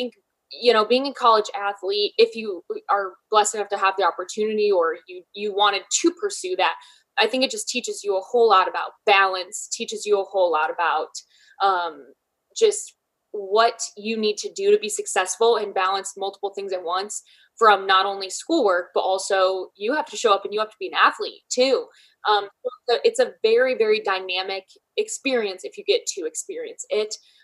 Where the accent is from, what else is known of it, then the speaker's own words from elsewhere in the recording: Michigan, United States; now in Columbus, United States; I'm from Michigan, but I live in Columbus, Ohio.